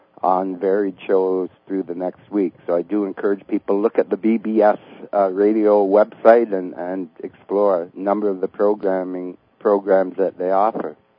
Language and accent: English; Ottawa, Ontario, Canada; I'm from Ottawa area, Ottawa, Canada.